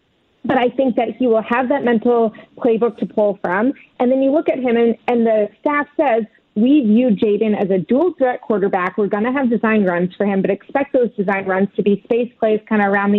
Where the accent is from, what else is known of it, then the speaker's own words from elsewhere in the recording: Dallas, Texas, United States; I mean, I grew up in Dallas, so I understand what you're saying.